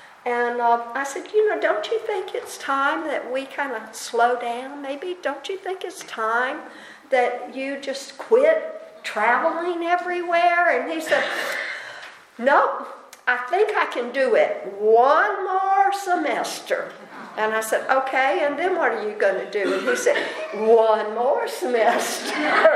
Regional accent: the South, United States; Just in case you didn't know, I'm a Southerner.

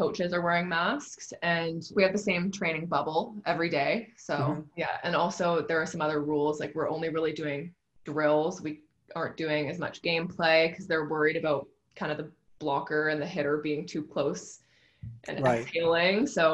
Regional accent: Vancouver, British Columbia, Canada; now in Toronto, Canada; We grew up in Vancouver and our parents are still there. But so we moved out to Toronto to be closer to the center and train full time.

